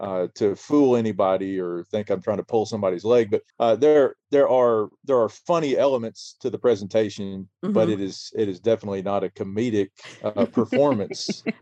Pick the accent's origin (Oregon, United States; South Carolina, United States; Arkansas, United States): Arkansas, United States; I'm from Izard County, which is in north central Arkansas. Mm-hmm. I grew up about 45 minutes south of the Missouri state line.